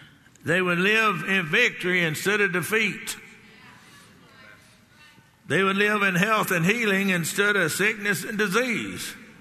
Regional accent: Texas, United States; Now, I grew up down in Texas, and down in Texas, I got any other Texans here anywhere? Oh. Anytime that you're in a real battle, there is a battle cry that we Texans use, remember the Alamo.

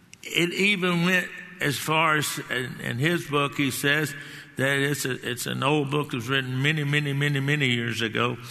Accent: Texas, United States; Now, I come from Texas and I live in Texas

